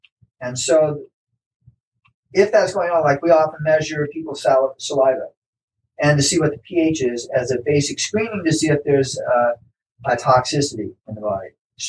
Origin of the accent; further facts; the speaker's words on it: Indiana, United States; I'm from Indiana, and a number of people in Indiana are maybe more conservative than people are out in California.